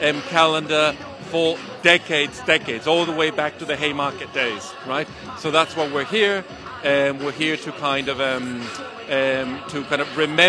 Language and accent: English; Caracas, Capital District, Venezuela; English is a second language; So if you can hear something in the accent, well, I come from Caracas, from Venezuela.